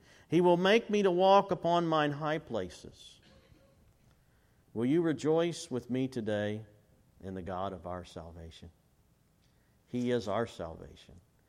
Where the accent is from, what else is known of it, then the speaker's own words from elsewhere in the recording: United States; the place, the nation, the prosperity and all of that that I grew up with here in the United States